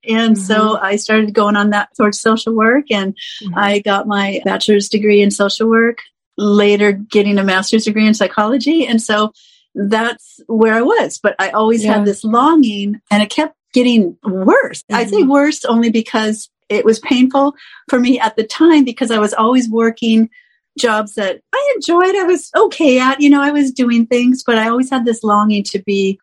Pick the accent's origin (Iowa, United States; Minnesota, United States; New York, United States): Minnesota, United States; growing up in Southern Minnesota, small town, little farm town, I didn't know about these careers.